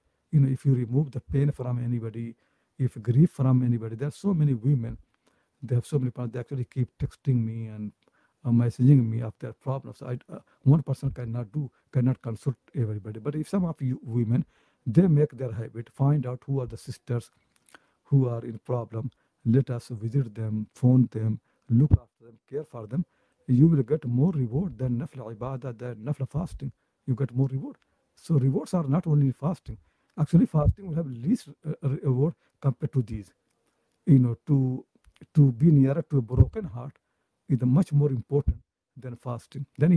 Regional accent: Jaunpur, Uttar Pradesh, India; You know, I come from Jaunpur, and next to me is the Azamgarh.

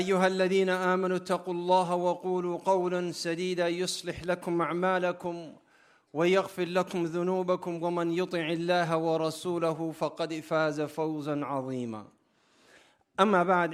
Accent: Somalia; also born or lived in Canada; I'm originally from Somalia, but I lived in Canada. And I don't know if you can understand my accent because you guys talk too fast.

